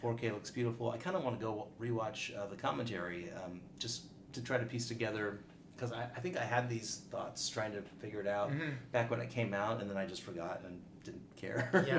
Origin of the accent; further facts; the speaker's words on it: United States; I have like American stuff. I'm American. I have a passport.